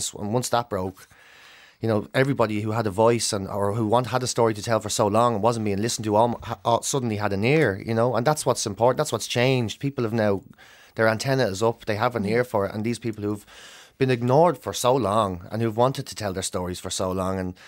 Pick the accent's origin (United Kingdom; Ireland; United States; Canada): Ireland; Cork, Munster; born there; I was born in Bessborough House in 75.